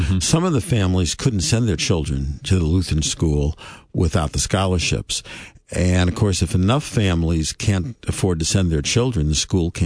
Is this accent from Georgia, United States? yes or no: no; St. Louis, Missouri, United States; where I grew up in South St. Louis, and dating myself, that was back in the 1940s